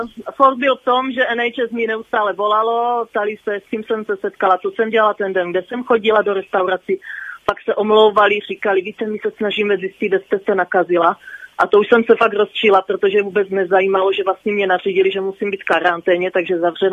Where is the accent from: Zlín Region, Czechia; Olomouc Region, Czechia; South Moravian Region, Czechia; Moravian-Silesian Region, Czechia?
Olomouc Region, Czechia; Prostějov; now in Prague, Czechia; já jsem původem z Prostějova, ale vlastně teď jezdím mezi Prostějovem a Prahou, teď mám bydliště v Praze, ale tak občas jezdím na Moravu, takže vlastně jakoby cestuji mezi Prahou a Prostějovem